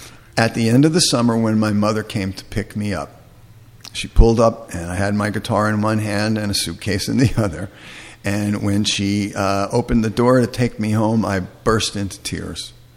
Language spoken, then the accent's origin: English; Florham Park, New Jersey, United States; Now, I grew up in Florham Park, New Jersey, which is a very suburban town, not the kind of place you really associate camping and wildlife and outdoorsy kinds of stuff